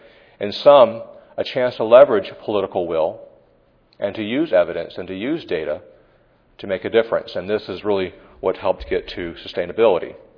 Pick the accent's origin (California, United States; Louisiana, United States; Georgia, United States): Louisiana, United States; New Orleans; Originally, I'm from New Orleans, and I was there for Katrina.